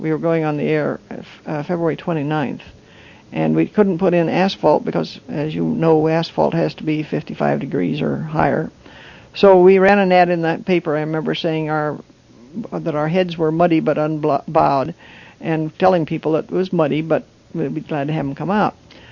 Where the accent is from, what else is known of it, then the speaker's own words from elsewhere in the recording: Chelan, Washington, United States; because I grew up in Chelan